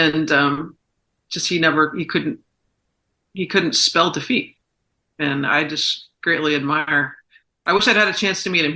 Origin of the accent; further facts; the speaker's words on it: Saratoga, New York, United States; I even sat in the audio box 1 year he came to Saratoga, came to my hometown, met my aunt and uncle.